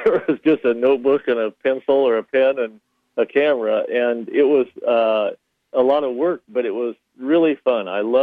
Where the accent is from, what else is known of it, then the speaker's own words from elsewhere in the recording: Kansas, United States; now in Duluth, United States; I mean, I liked growing up in Kansas and everything, but this is the place we wanted to be.